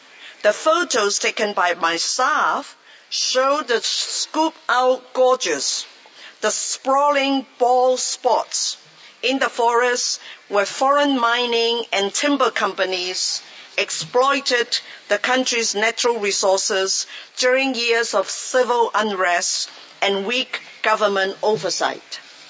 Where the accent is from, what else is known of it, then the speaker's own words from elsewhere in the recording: Geneva, Switzerland; I can't say welcome to Rome because this is not my home base. I come from Geneva.